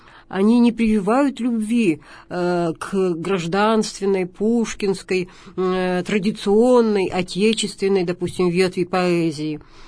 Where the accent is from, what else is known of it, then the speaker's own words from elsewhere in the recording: Yekaterinburg, Sverdlovsk Oblast, Russia; потому что я здесь родилась в 46-м году. Это мой родной город, Екатеринбург.